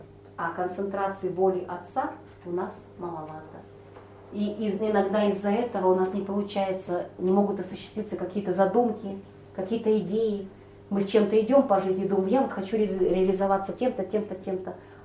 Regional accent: Kazakhstan; moved away as an adult; now in Novosibirsk, Russia; уехала я из Казахстана, мы тогда родители в Казахстане жили, я приехала в Новосибирск, ну, в общежитии тут жила все

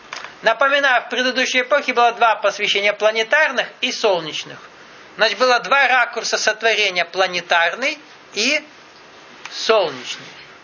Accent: Krasnodar Krai, Russia; Ой, я только краснодарский казак и никогда ростовским не стану.

